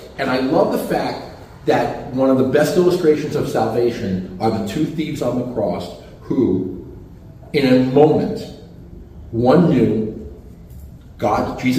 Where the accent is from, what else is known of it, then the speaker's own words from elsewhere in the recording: New York City, New York, United States; Now, I grew up in New York, and one of the things that we had when I was a kid